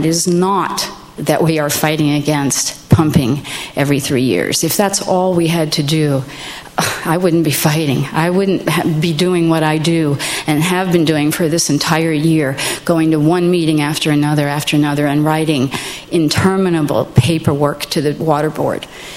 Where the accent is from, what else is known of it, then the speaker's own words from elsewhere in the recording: New England, United States; and I'm from New England, so I guess you know how I feel about local government.